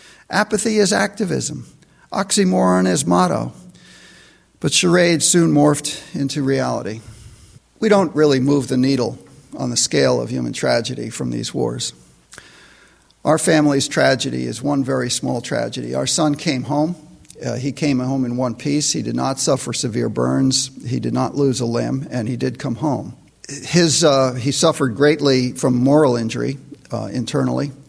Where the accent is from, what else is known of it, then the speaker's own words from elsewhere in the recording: New York, United States; we're from New York State originally, and so it's familiar territory to us. Even though it's a very big state, even though we didn't grow up in the very upstate area